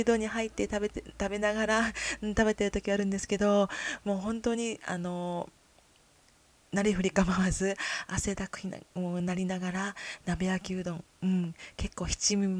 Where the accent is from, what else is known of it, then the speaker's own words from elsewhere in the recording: Kyoto, Japan; accent: Kyoto dialect; 私の出身地は京都です。いつも、こういうお仕事をしているので標準語ばかりお話しすることが多いんですが、せっかく生まれ育った京都大好きだし